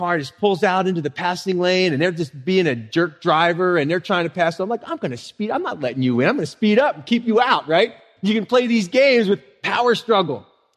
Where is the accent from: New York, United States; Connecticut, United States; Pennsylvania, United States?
Pennsylvania, United States; Philadelphia; I grew up in Philly, man. We learned how to drive in Philly.